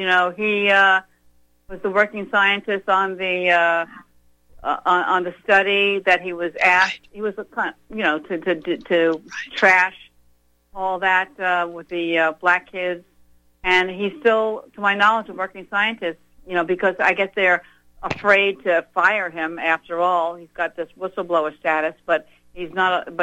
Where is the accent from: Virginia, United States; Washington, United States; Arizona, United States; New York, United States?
New York, United States; As you know, you're from New York. I'm also from New York.